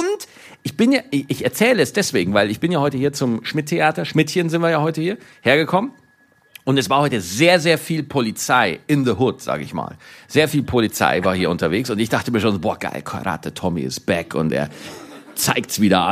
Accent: Schwarzach, Bavaria, Germany; ich kam da als Bayer vom Land, weißt du, aus einem Heimatort Schwarzach, wo 4 Leute und 8 Kühe leben

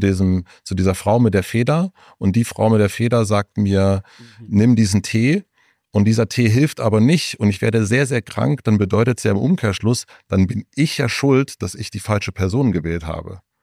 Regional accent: Brandenburg, Germany; ich komme aus Brandenburg

